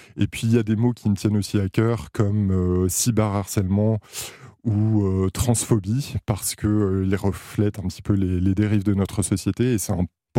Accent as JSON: {"language": "French", "region": "Hauts-de-France", "country": "France", "said": "moi, je viens du Nord, donc je connais ce mot depuis que je suis enfant et j'ignorais totalement que le reste de la France ne le connaissait pas."}